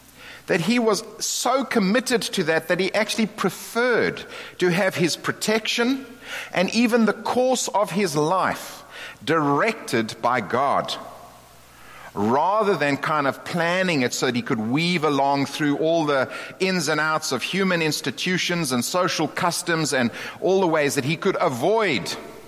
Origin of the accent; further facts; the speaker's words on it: South Africa; I come from South Africa, we living there.